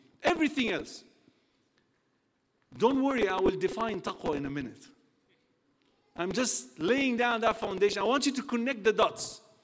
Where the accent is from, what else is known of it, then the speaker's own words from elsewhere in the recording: Australia; now in England, United Kingdom; I am not from England. I am from Australia. So I'm here for a short while, and then I'm going back home.